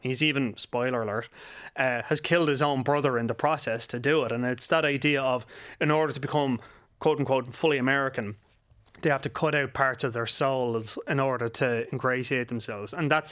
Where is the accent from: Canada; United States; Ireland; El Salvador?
Ireland; Clane, Leinster; I'm from Clane. I've lived near where the Guinness compound was and all the rest of it, and Leixlip and stuff like that.